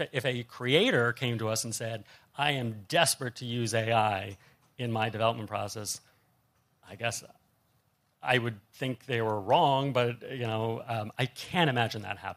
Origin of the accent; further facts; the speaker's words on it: Bethlehem, Pennsylvania, United States; remember, I grew up in Bethlehem, Pennsylvania, which is a steel town